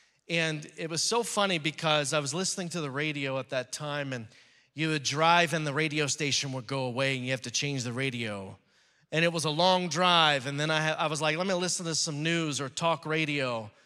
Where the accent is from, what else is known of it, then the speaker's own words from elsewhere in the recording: Texas, United States; That I was from Texas. They gave me sweaters and gloves and stuff like that to get ready for the Pennsylvania winter.